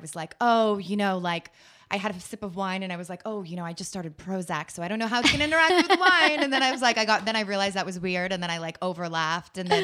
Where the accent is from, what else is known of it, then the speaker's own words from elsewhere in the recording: Connecticut, United States; I grew up in Connecticut, and it was very like wealthy, perfectionist, you know, sort of WASPy kind of territory.